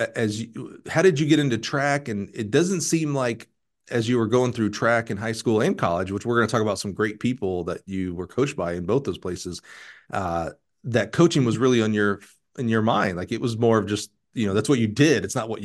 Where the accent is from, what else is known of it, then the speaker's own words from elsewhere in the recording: Eufaula, Alabama, United States; not too far where I grew up over in Eufaula.